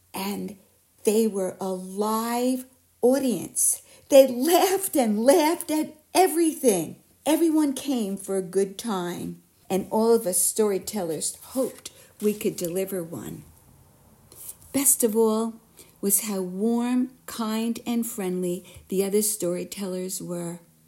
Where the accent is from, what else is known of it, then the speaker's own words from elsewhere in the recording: Amherst, Massachusetts, United States; from Amherst, and this is my story.